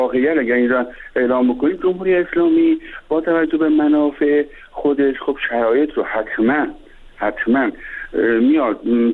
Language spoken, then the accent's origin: Persian; Iran; من به عنوان یک ایرانی، به عنوان یک ایرانی که در ایران زندگی میکنم